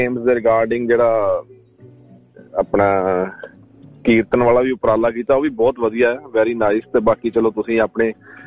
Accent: Hamjapur, Haryana, India; ਸਾਡਾ ਪਿੰਡ ਦਾ ਜਿਹੜਾ ਹਮਜਾਪੁਰ ਤੁਹਾਨੂੰ ਪਤਾ ਆਪਣਾ ਰੱਤੀਆ ਫਤਿਹਾਬਾਦ ਰੋਡ ਤੇ ਆ ਮੇਨ ਪਿੰਡ

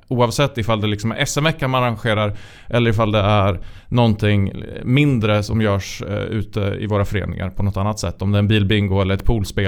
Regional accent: Falun, Dalarna County, Sweden; blev involverad i en handbollscup uppe i Falun där jag är ifrån

